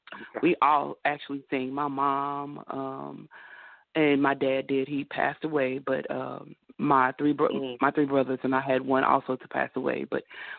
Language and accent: English; Tyler, Texas, United States; I'm from Tyler, Texas. We're known for our roses, beautiful roses, that is.